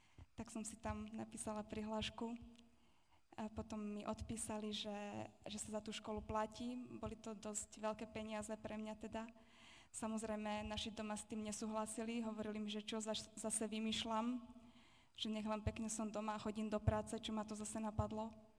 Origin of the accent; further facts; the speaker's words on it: Voderady, Trnava Region, Slovakia; Ja pochádzam z Trnavy, teda od Trnavy, z takej dediny, ktorá sa volá Voderady.